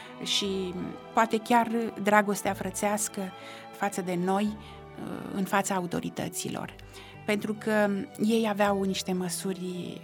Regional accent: Bărăgan, Romania; born there; eu nu m-am ferit să spun atunci că m-am născut pe Bărăgan

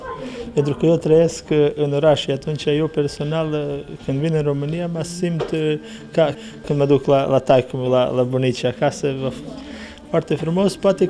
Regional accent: Serbia; noi care venim din Serbia, care nu avem nicio oră de școală în limba maternă

